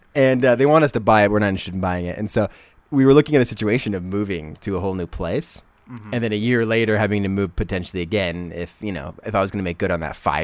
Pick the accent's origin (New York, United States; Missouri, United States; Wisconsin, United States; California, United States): California, United States; Sacramento; also born or lived in Bay Area; now in Utah, United States; And yeah, the truth is we're both from California. Both of us born in the Bay Area, raised in Sacramento.